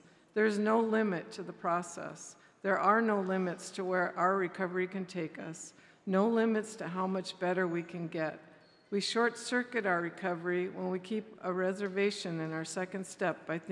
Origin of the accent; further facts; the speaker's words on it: Albuquerque, New Mexico, United States; I'm an addict from Albuquerque, New Mexico.